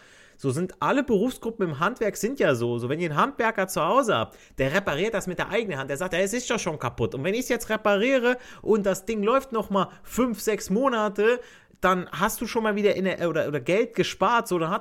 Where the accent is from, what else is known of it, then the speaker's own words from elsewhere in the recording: Italy; also ich als Italiener sage